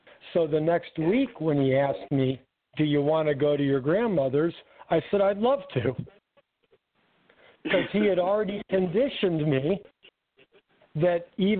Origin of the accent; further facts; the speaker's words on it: Copley, Ohio, United States; So growing up in Copley, it's about 30 or 45 minutes from Cleveland, and that's where I had relatives live.